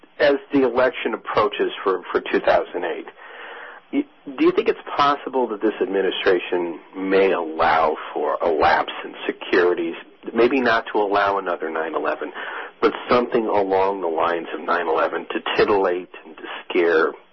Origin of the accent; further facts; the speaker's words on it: Ireland; I mean, you know, no offense, I'm not saying it because I'm Irish.